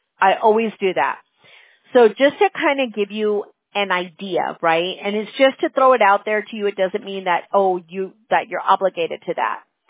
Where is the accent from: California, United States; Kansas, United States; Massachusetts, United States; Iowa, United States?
California, United States; Fullerton; now in Anaheim, United States; Yeah, I live in Anaheim. I grew up in Fullerton